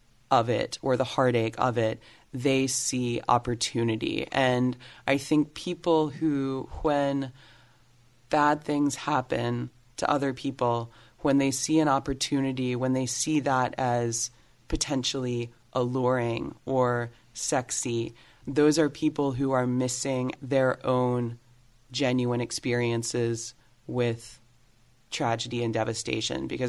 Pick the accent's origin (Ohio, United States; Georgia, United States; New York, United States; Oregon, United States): Georgia, United States; Atlanta; Obviously, I'm from Atlanta. This is a part of my history as well. I was fortunately born after it, but the effects of it were still there in my youth